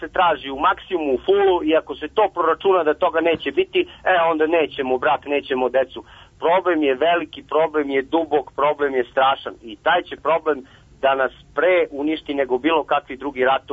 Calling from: Kragujevac, Šumadija, Serbia; iz Kragovca.

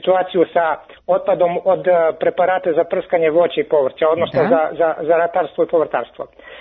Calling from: Smederevo, Serbia; Evo ovako, znači, ja sam iz Smedereva

